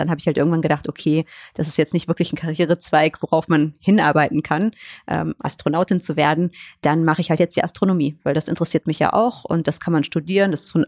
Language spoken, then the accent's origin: German; Cologne, North Rhine-Westphalia, Germany; ich komme ja aus Köln